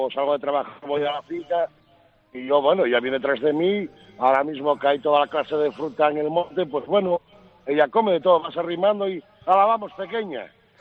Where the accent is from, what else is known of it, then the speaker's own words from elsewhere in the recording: Siero, Asturias, Spain; now in Langreo, Spain; Yo soy de... Bueno, yo vivo en Langreo, pero en realidad soy de Siero. Soy de un pueblo que se llama El Berrón.